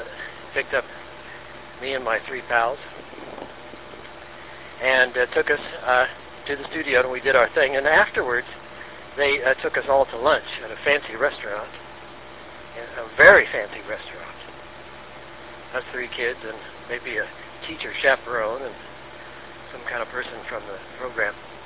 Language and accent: English; Los Angeles, California, United States; I grew up in the Hollywood Hills of Los Angeles